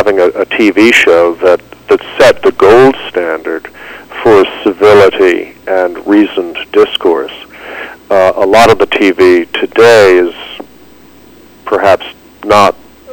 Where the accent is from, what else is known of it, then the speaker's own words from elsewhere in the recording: Ireland; But I'm Irish, and we Irish sort of have a thing about the body